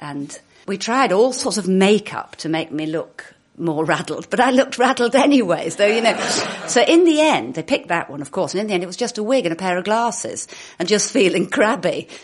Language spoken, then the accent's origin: English; Hull, Yorkshire and the Humber, United Kingdom; And growing up in Hull, such a funny place. And it's so funny that I should grow up in a place where the telephone was the only private system in England